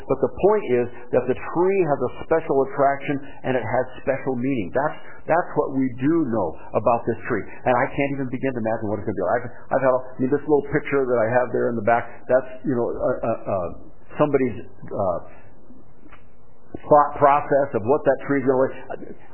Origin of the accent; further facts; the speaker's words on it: Washington, United States; Now, I grew up in the Yakima Valley. It used to be called the fruit bowl of the nation.